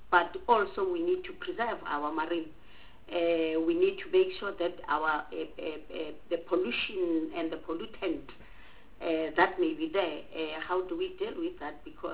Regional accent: Limpopo, South Africa; I, as has been indicated … I come from Limpopo.

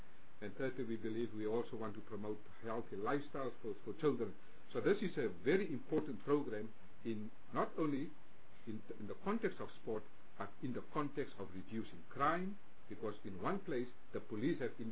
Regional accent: Western Cape, South Africa; English is a second language; I'm from the West Coast

